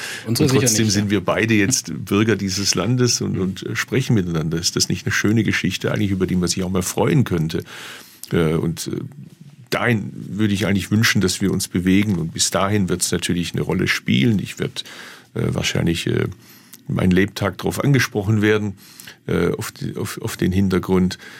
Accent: Bad Urach, Baden-Württemberg, Germany; Sage ich aus Bad Urach, da bin ich geboren und aufgewachsen.

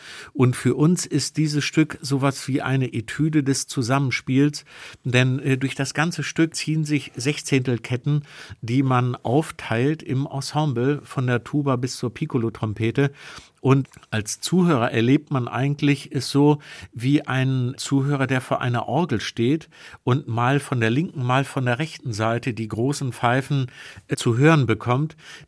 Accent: Hamburg, Germany; Natürlich war es mir als Hamburger Musiker auch ein Anliegen

